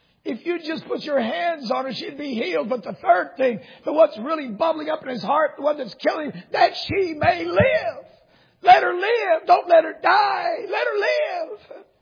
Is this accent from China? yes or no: no; Peru; also born or lived in Dallas, United States / Houston, United States; now in United States; The Americans, and I'm one too. I was born in Dallas, Texas. I was raised in Peru, but I always considered Houston home